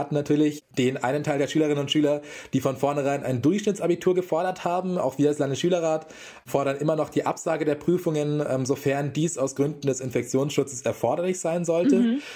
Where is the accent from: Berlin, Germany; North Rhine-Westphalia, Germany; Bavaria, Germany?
Bavaria, Germany; Munich; Ich hatte tatsächlich ursprünglich eine Interrail-Reise von München, wo ich herkomme